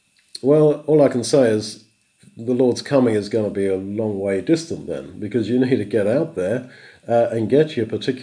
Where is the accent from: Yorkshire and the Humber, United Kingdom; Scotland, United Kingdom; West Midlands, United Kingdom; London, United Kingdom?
London, United Kingdom; just stand on the streets of my hometown, London, or any big city, and hand out tracts.